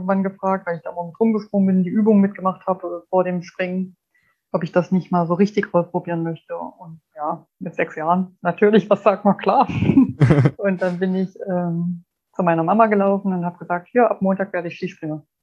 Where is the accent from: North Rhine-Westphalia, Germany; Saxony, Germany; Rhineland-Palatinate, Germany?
Saxony, Germany; Eilenburg; Also in meiner Heimatstadt in Eilenburg stehen drei kleine Schanzen. Man mag es kaum glauben, weil Eilenburg gerade mal 72 Meter über Meeresspiegel liegt.